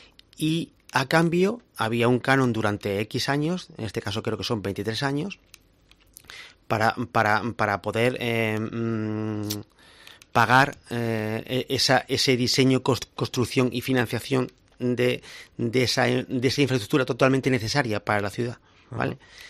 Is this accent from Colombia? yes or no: no; Jaén, Andalusia, Spain; Jaén, dentro de que somos andaluces, de que es una provincia, yo entiendo o percibo, y soy de Jaén